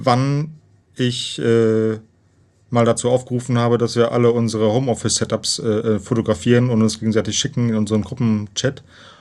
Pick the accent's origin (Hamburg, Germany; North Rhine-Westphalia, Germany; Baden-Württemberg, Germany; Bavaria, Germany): North Rhine-Westphalia, Germany; Ich bin 45 Jahre alt, komme aus Köln, gebürtig aus der Nähe von Köln.